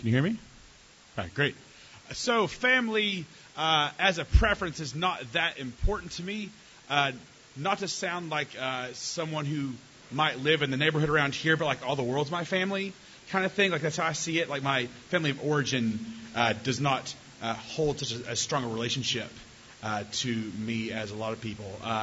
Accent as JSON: {"language": "English", "region": "Tennessee", "country": "United States", "tie": "born or raised there", "said": "I grew up in East Tennessee, and at that point I was 9 years old"}